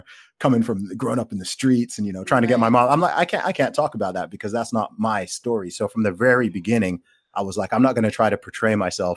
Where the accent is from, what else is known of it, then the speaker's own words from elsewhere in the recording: Saudi Arabia; accent: between American and British; now in United Kingdom; yeah, I grew up in Saudi Arabia. I went to an American school. Yeah, so my accent, as you can probably hear, it's somewhere between American and British.